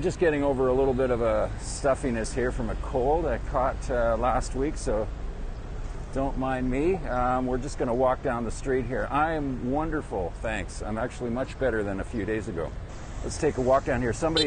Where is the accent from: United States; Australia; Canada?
Canada; Vancouver, British Columbia; moved away; I'm from Canada originally, but I haven't lived there in a few years. I'm from Vancouver.